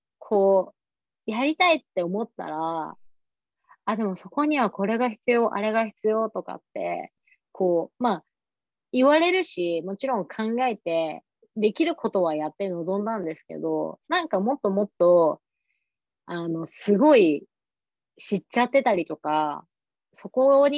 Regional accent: Chiba, Japan; 千葉出身なんですけど

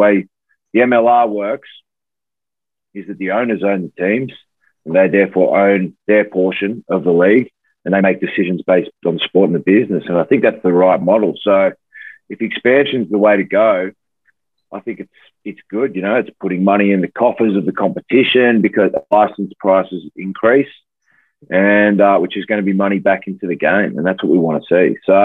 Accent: Australia; I'm from Australia, but Australians, much like Americans, we're a bit of a mix of everything. So my name's very Irish, but my mum's from Holland. So a bit all over. And grew up in Australia, hence that accent and the g'day mate.

